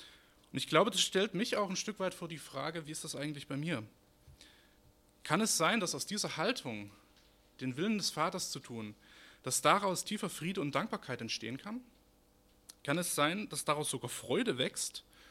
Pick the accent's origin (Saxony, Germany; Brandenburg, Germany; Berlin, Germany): Saxony, Germany; Ich komme ja aus Sachsen